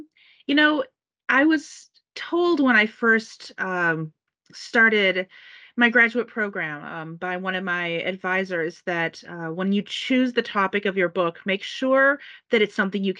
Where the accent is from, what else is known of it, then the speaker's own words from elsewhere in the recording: Wisconsin, United States; I'm like, "I'm from Wisconsin. I know farmland. I can do this."